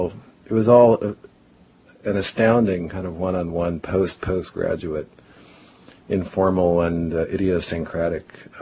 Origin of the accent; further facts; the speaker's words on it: Colorado, United States; And growing up in Colorado, we had a set of Dickens on the family mantle, but no one really touched it.